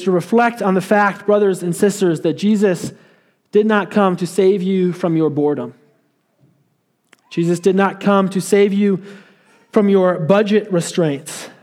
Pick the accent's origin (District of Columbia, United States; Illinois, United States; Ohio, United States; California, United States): Illinois, United States; Chicago; I'm from Chicago, so usually the weather's pretty unbearable this time of year.